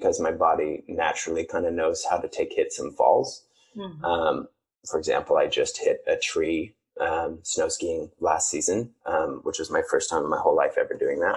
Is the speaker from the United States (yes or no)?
yes; Reno, Nevada, United States; But growing up in Reno, there aren't many vegans.